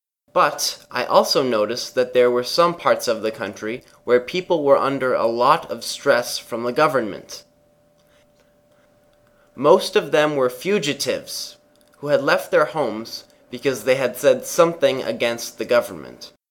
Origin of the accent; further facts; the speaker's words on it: Haiti; When I was growing up in Haiti, I didn't really face a lot of pressure or stress.